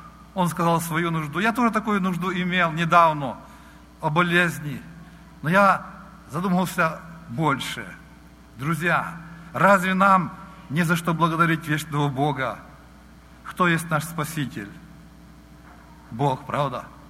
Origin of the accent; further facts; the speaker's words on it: Ukraine; now in United States; Я не знаю, как живут наши украинцы там, на эту пенсию.